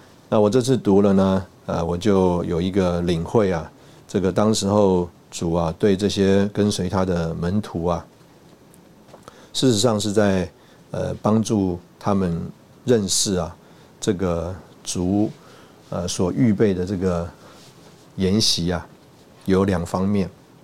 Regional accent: Taipei, Taiwan; 台北基本上应该算是我一个熟悉的地方，从小就在这里出生啊长大。虽然这个读书的时候啊还有一段时间啊这个离开台北

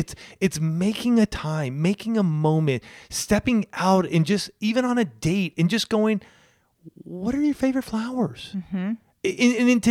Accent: California, United States; I grew up in Southern California, seeing my dad

